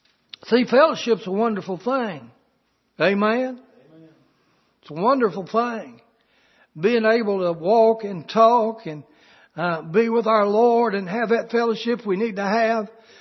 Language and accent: English; Kentucky, United States; Now, I was from Kentucky.